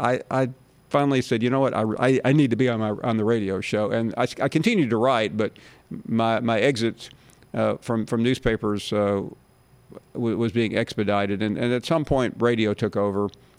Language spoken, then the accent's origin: English; the South, United States; born there; now in Birmingham, United States; even though I was born in the South, my father and mother and my sister were all from New York. I'm a Jewish guy in Birmingham, Alabama